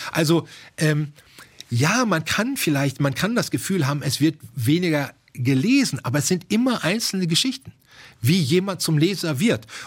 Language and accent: German; North Rhine-Westphalia, Germany; ich komme aus dem Ruhrgebiet, Bergarbeiterfamilie, bei uns zu Hause gab es keine Bücher